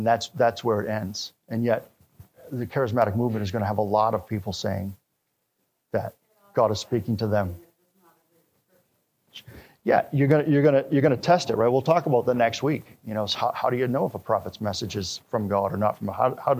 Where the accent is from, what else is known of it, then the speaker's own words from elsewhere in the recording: Wisconsin, United States; And in my hometown in Wisconsin, there was one, that's where I first started going to church.